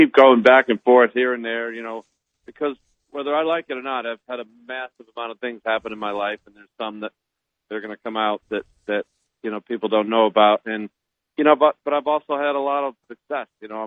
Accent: Connecticut, United States; it's an honor to be recognized in, you know, my home state, you know, where I grew up in Connecticut.

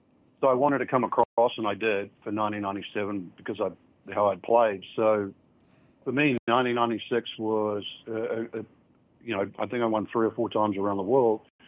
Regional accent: New Zealand; I grew up in New Zealand, so everywhere I went to a different place.

